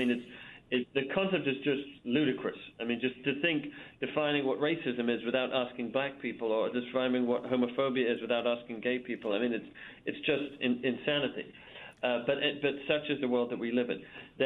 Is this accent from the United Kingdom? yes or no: yes; United Kingdom; now in United States; I'm originally from the UK. I don't know if you can tell from my Brooklyn accent